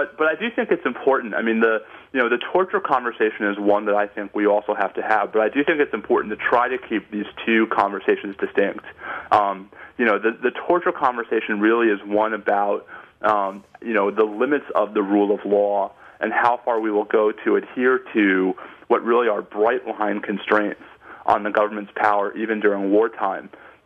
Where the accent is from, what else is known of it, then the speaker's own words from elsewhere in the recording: Washington, District of Columbia, United States; the federal district court sitting here in my hometown of Washington, D.C.